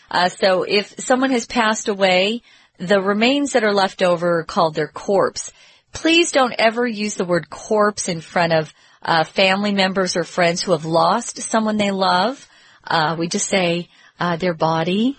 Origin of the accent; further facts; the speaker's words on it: Phoenix, Arizona, United States; Yeah, I grew up in the Phoenix area, actually.